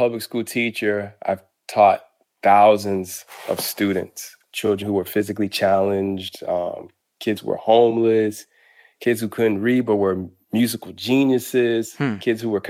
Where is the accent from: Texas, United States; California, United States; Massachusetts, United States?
Massachusetts, United States; Boston; also born or lived in Harlem; When I was growing up in Roxbury in Boston and when I lived in Harlem, I didn't wake up every day saying, oh, my neighborhood is gentrifying.